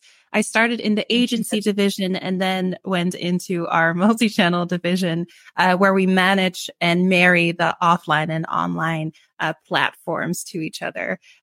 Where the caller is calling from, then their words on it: Dublin, Leinster, Ireland; I am dialing in from Dublin, which is where I live.